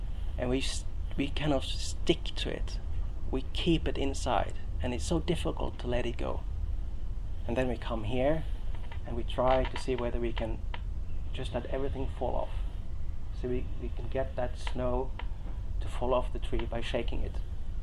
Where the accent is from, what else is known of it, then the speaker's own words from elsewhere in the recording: Norway; and I grew up in Norway. I grew up on the countryside, and my dad bought this big property with lots of forest and part of a mountain. So I grew up in the nature